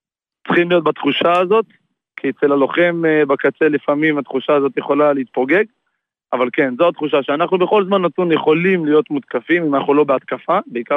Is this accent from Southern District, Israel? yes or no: no; Rosh HaAyin, Central District, Israel; now in Tel Aviv, Israel; אני מאזור דיזינגוף גורדון. אני במקור מראש העין, תל אביבי בשנתיים.